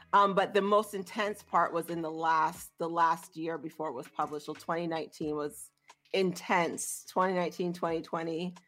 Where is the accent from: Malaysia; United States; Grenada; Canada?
Grenada; Pomeroy, Saint David; We are St. David's Pomeroy, man. Come on now. We in country.